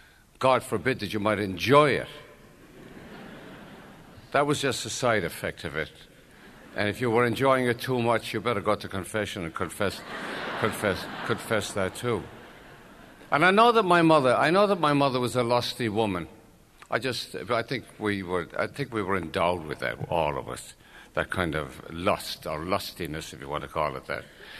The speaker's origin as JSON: {"language": "English", "region": "New York", "country": "United States", "tie": "born there", "said": "I was born in New York. I don't really know what borough I was born in."}